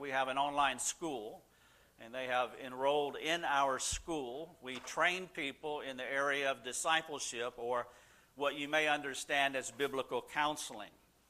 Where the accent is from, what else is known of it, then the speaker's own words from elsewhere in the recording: South Carolina, United States; We are from South Carolina. We have lived there virtually all of our lives.